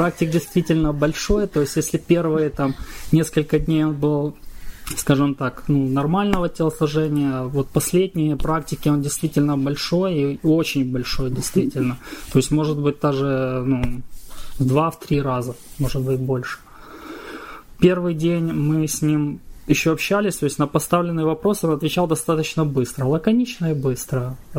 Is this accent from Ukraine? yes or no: yes; Zhytomyr, Zhytomyr Oblast, Ukraine; Я приехал из Украины, город Житомир.